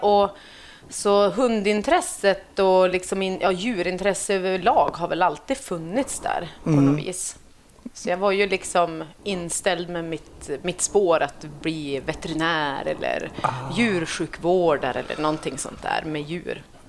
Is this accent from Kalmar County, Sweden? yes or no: no; Jämtland County, Sweden; Nej, jag är uppvuxen i Jämtland.